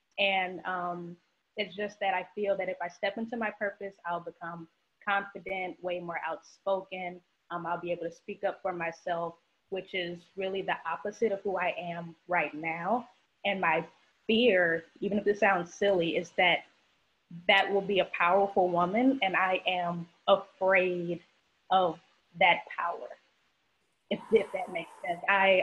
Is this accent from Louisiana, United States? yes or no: yes; Louisiana, United States; now in Houston, United States; I'm in Houston right now, originally from Louisiana, but I'm in Houston.